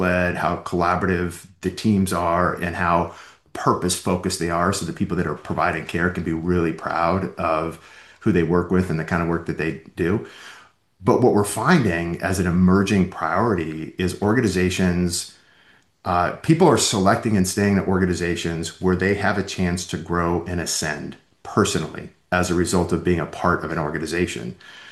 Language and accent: English; San Diego, California, United States; I'm a family medicine physician, born and raised in San Diego